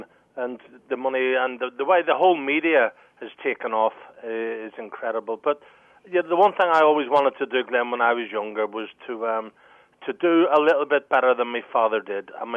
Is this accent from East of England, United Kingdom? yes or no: no; Belfast, Northern Ireland, United Kingdom; born there; I was born in the Shankill Road area of Belfast.